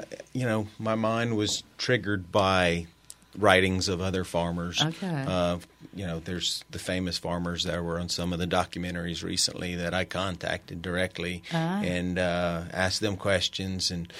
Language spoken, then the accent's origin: English; United States; I grew up between Hathaway and Jennings.